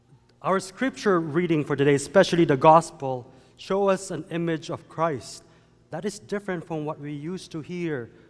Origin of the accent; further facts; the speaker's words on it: South Pasadena, California, United States; because I came from South Pasadena.